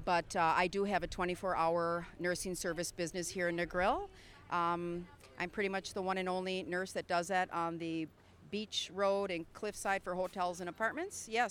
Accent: Minnesota, United States; now in Jamaica; Minnesota.

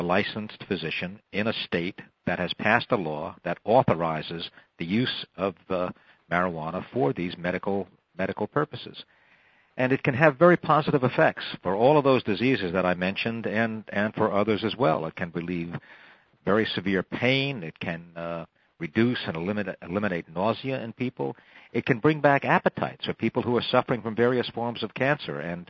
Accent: New York, United States; Well, yes, it's important to me as a New Yorker that New York is finally once again addressing this.

